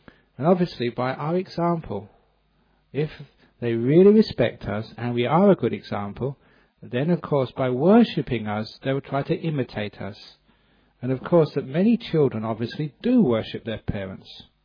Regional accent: England, United Kingdom; I said, "Look, you do that to the Thai monks, but I'm English. Don't do it to me, please."

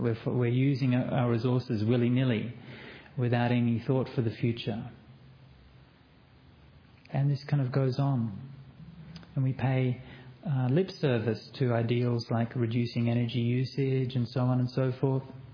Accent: Australia; So there are many things about being Australian that I'm very proud of.

